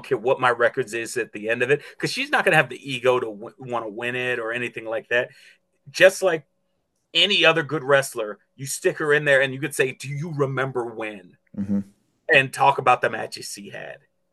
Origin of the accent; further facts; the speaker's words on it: New York, United States; as a kid growing up in New York, and then getting the chance to see Ring of Honor and see Homicide